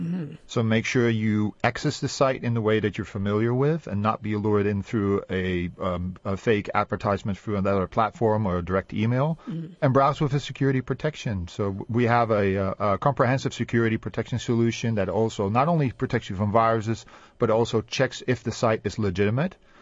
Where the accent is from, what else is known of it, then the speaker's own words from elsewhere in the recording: Amsterdam, North Holland, Netherlands; English is a second language; I'm from Amsterdam